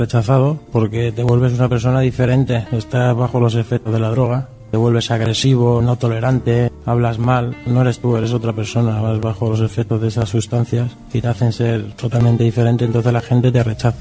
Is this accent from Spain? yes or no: yes; Spain; Somos todos españoles de diferentes sitios de España.